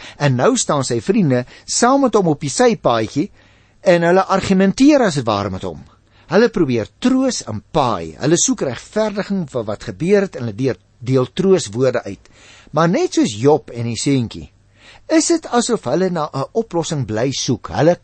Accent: Paarl, Western Cape, South Africa; Dit was natuurlik vir ons baie lekker want ons kom oorspronklik van die Parel af

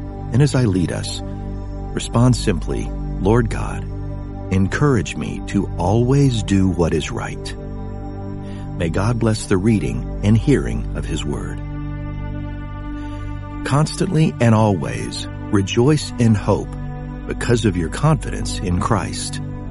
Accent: United States; born there; I was born in America

